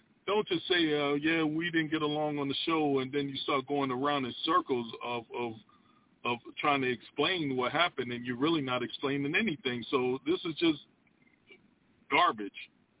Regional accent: Harlem, New York, United States; I live by a certain code of ethics. I'm from Harlem. You know how we do.

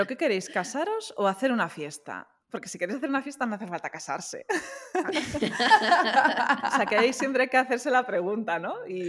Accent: Spain; Pues yo que soy de España y quizás esté alineada a la cultura mediterránea

